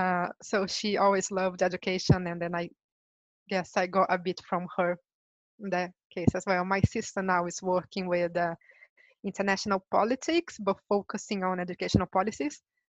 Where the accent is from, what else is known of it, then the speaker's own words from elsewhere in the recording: Brazil; English is a second language; So originally, I'm from Brazil, as you already know that.